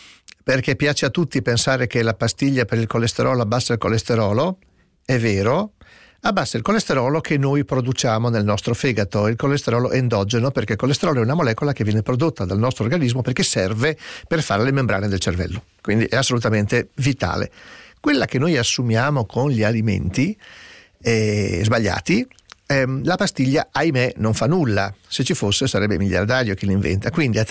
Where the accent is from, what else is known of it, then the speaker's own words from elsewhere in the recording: Ferrara, Emilia-Romagna, Italy; io che vengo da Ferrara, dove si mangia la salamina da sugo